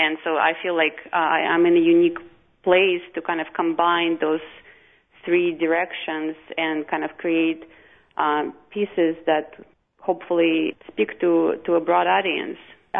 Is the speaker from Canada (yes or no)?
no; Minsk, Belarus; now in United States; I'm from Minsk, from Belarus, and there I attended a specialized art school.